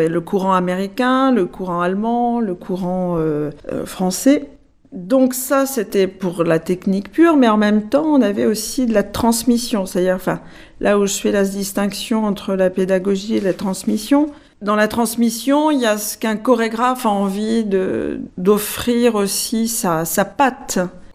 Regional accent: Casablanca, Casablanca-Settat, Morocco; born there; Je suis née au Maroc, à Casablanca.

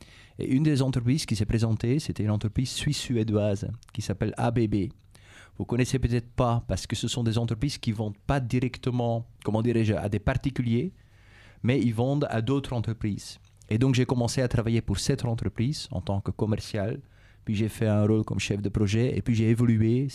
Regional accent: Flanders, Belgium; first language Dutch; French is a second language; vous l'entendez sans doute à l'accent, je suis d'origine de la Belgique. Ma langue maternelle, c'est le néerlandais, donc j'ai fait mes études à la Belgique

